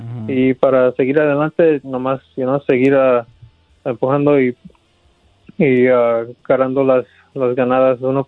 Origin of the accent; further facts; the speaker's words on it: Los Angeles, California, United States; ahí crecí en West LA, West de Los Ángeles, y ahí fui a la escuela, crecí, y nomás para representar de dónde vengo.